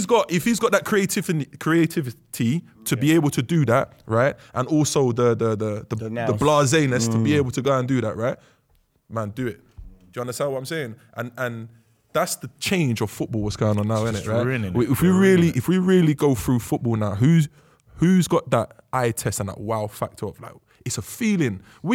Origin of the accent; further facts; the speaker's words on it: London, United Kingdom; When I got up there, obviously I'm from London, no one's from London.